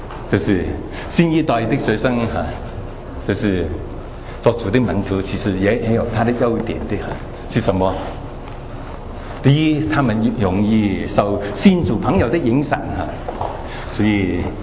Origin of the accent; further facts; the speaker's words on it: Hong Kong; now in United States; 因为我不是从台湾来的，其实我是从香港来的，